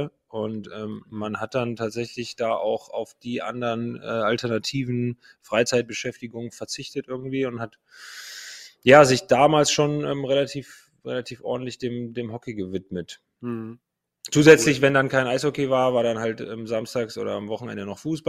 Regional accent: Pulheim, North Rhine-Westphalia, Germany; also born or lived in Dormagen; Ich bin da tatsächlich nur geboren. Ich komme ursprünglich aus Pulheim. Das liegt auch im Rhein-Erft-Kreis. Gehört nicht zur Stadt Köln.

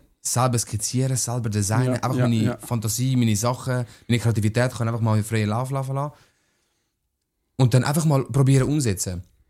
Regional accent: Italy; Ich bin Italiener, ja.

